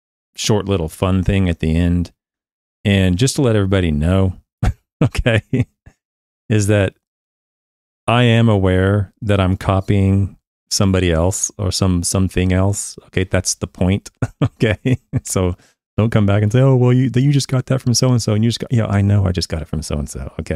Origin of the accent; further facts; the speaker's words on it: Shawnee, Oklahoma, United States; also born or lived in Florida; now in Kentucky, United States; Yeah, I'm from Oklahoma and middle of Oklahoma. No one's ever heard of it unless you're from Oklahoma, called Shawnee.